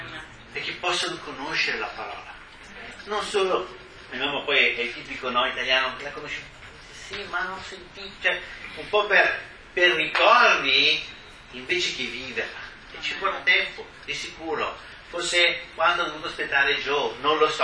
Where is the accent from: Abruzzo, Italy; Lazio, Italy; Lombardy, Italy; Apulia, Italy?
Lombardy, Italy; Bergamo; now in Milan, Italy; che voi siate effettivamente stranieri a Milano, come me che sono bergamasco